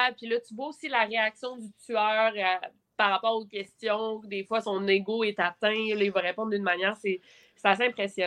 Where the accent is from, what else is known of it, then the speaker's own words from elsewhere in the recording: Quebec City, Quebec, Canada; Puis moi, je viens de Québec.